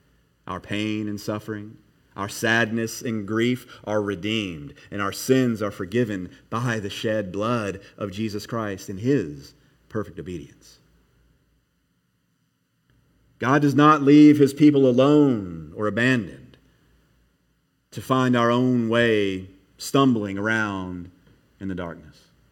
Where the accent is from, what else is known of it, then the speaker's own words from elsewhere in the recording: Kentucky, United States; moved away as an adult; So most of you know that I'm a native Kentuckian. And you know, I was born and raised in Kentucky, lived there for the first 24 years of my life.